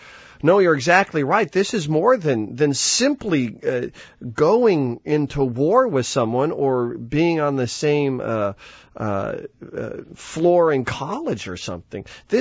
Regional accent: Denver, Colorado, United States; I was born and raised in Denver, so we love to go through tunnels.

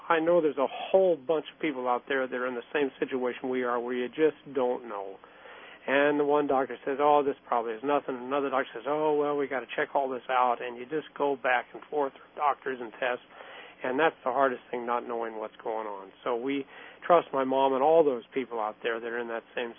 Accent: Illinois, United States; I'm from Southern Illinois.

